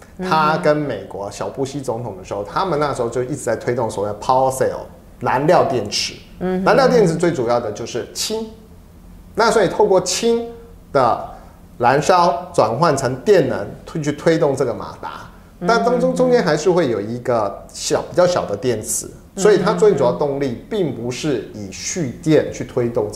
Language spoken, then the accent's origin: Chinese; Taiwan; 我们台湾人最厉害的是什么、就是在 IT 方面